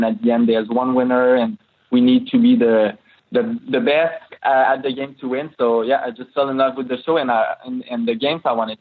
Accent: Trois-Rivières, Quebec, Canada; English is a second language; In fact, I'm a French Canadian, like you probably like just hear it. I'm from Trois-Rivières, Quebec

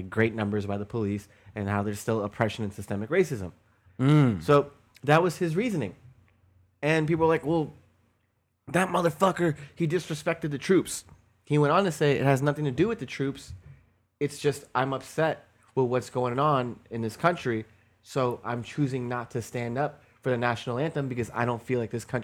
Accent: Virginia, United States; as you guys know and most of our listeners know, I grew up in Virginia.

